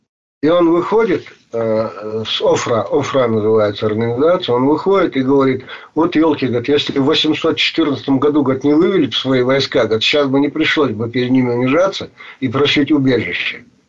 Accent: Chechnya, Russia; Я говорю, я не русский, я чеченец.

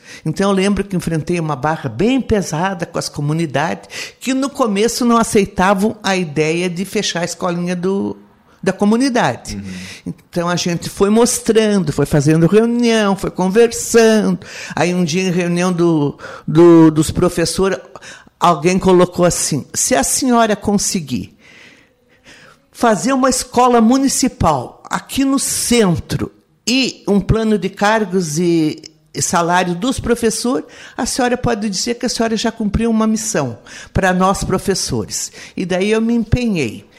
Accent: Bom Jesus, Rio Grande do Sul, Brazil; now in Araranguá, Brazil; trabalhei 2 anos lá em São José dos Ausentes, que era do distrito de Bom Jesus, a minha cidade natal. Lá casei, conheci o Hamilton, casei e viemos morar em Araranguá.

